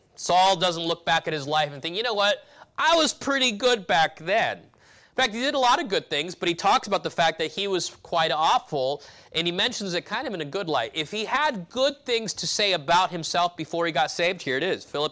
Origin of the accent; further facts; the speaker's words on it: California, United States; Where I grew up in California, we didn't have a lot of that. In fact, we were a bunch of young Hispanic kids.